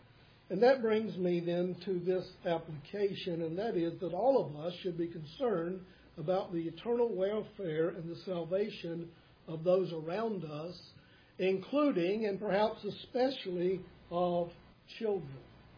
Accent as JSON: {"language": "English", "region": "North Carolina", "country": "United States", "tie": "born or raised there", "said": "I had gone down to preach a funeral in my hometown in North Carolina."}